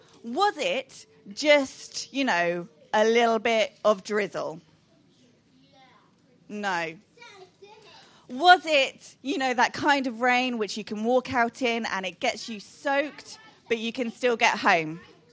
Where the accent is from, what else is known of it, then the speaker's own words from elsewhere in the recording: Purley, London, United Kingdom; So I grew up in Purley, which is just a couple of miles down the road, and our house got flooded.